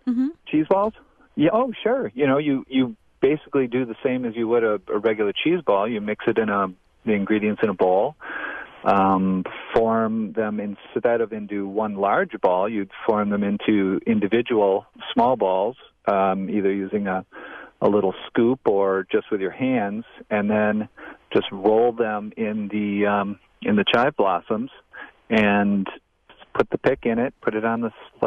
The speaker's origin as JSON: {"language": "English", "region": "Wisconsin", "country": "United States", "said": "We are from Wisconsin."}